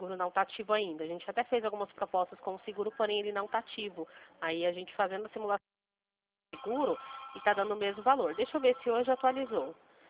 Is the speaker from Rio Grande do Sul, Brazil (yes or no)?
no; Limeira, São Paulo, Brazil; Eu sou aqui de Limeira, interior de São Paulo.